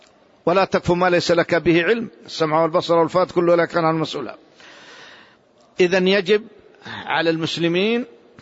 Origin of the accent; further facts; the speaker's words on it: Saudi Arabia; سواء بلدنا المملكة العربية السعودية أو غيرها